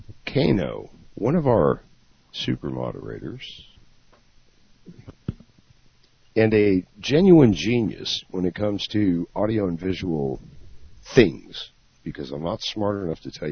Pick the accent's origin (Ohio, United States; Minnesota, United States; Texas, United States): Texas, United States; Dallas; I remember when I was a kid in Dallas, Texas, which fairly metropolitan ar